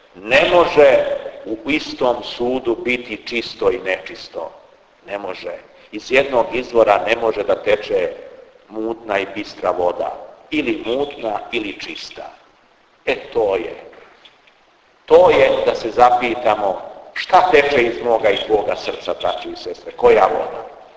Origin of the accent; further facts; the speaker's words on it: Serbia; Mi smo, ja sam Srbin. Dobro je to i hvala Bogu što smo Srbi.